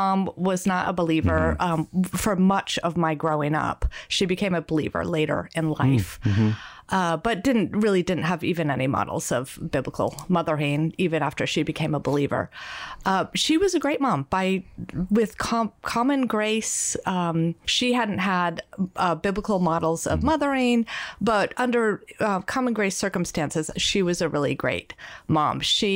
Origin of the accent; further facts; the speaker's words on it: Connecticut, United States; And I grew up in Connecticut, became a Christian when I was in high school.